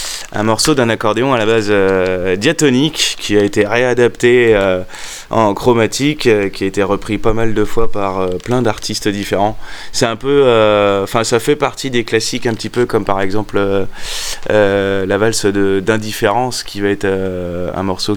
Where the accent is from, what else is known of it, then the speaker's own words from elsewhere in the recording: Pays de la Loire, France; Je suis originaire de Vendée et j'apprivoise l'accordéon depuis l'âge de 8 ans.